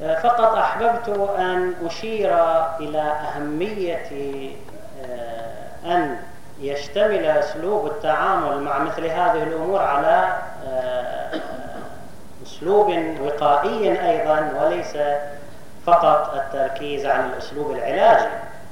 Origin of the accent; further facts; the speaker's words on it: Bahrain; من مثل ما حدث عندنا في البحرين